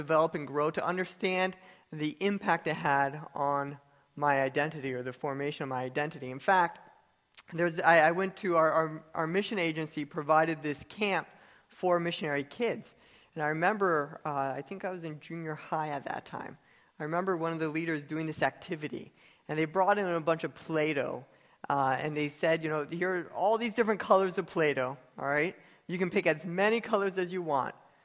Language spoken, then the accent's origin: English; Kenya; born there; I was born in Kenya, Africa, on the mission field.